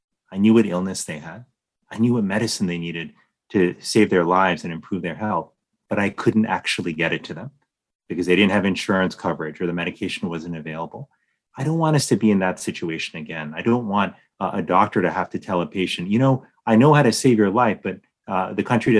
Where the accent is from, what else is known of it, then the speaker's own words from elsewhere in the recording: United States; not just as Surgeon General, but frankly, as an American, is I want my country to be ahead of the game.